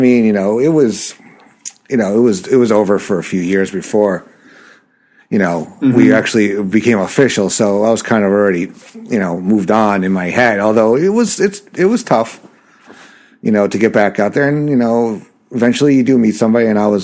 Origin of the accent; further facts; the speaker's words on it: New York, United States; Oh yeah, I'm from New York. I've had plenty of 40s.